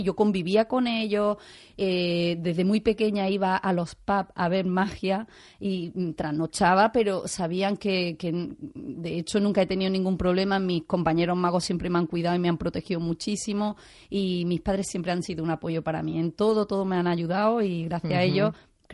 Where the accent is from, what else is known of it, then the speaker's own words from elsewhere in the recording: Huétor Vega, Andalusia, Spain; casualmente conocí a un mago que veraneaba en mi pueblo, Huetorvega